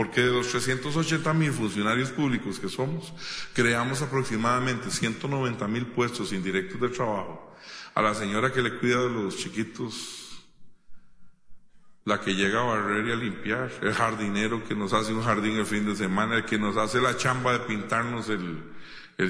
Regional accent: Costa Rica; como trabajadores costarricenses hemos podido comenzar a ver

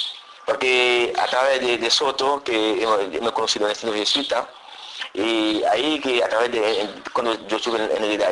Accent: Dominican Republic; Soy dominicano. Y me siento muy orgulloso de ser dominicano.

